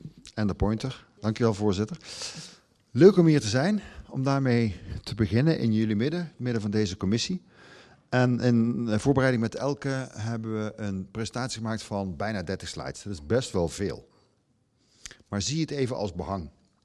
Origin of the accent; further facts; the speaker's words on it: Limburg, Netherlands; Ik ben een rasechte Limburger, ik kom uit een iets ander gebied, maar rasechte Limburger.